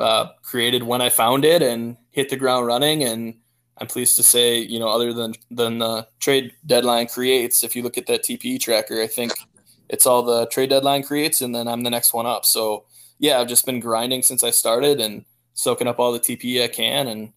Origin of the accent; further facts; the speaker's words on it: Wisconsin, United States; Yeah, so I'm from Wisconsin, so that's kind